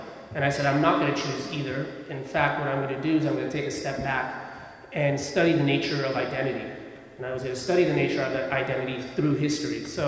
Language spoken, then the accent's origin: English; United States; Growing up in America, coming from Afghanistan, but growing up in America as an Afghan, and at home, my parents working really hard to make sure that I don't forget being Afghan